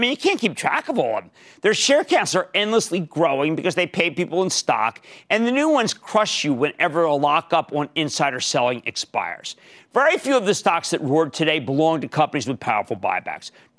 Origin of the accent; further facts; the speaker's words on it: New Jersey, United States; Let's go to Gregory in my home state of New Jersey.